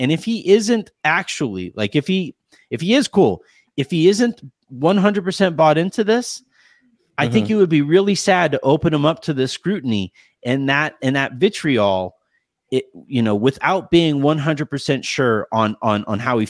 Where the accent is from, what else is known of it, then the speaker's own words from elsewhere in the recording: Yorba Linda, California, United States; So I grew up in a very affluent area. I grew up in Yorba Linda, California. It is one of the richest kind of communities in the country.